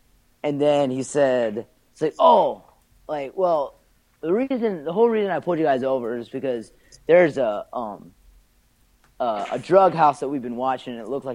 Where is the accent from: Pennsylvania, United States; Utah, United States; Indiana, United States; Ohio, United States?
Indiana, United States; He asked where we're both from. And I said, I'm from Indiana.